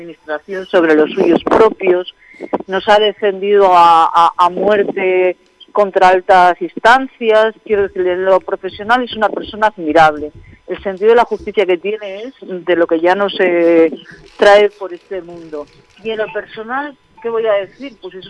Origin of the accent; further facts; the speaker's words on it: Oviedo, Asturias, Spain; yo soy de Oviedo